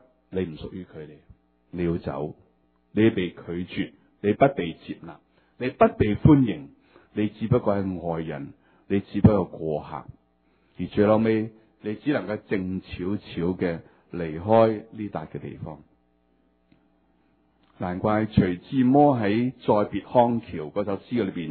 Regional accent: Hong Kong; also born or lived in Guangzhou; 我在香港出生，一岁不够呢就举家移民去香港，所以我在香港长大，但是在广州出世，从来不知道自己身份是什么。

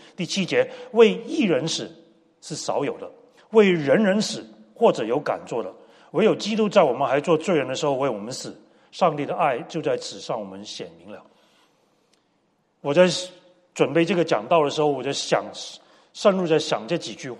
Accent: Hong Kong; moved away as an adult; also born or lived in Taiwan; 我从小在基督教的学校长大，我在香港长大，小学一年级到高中毕业都在香港读，读完就去台湾读大学。

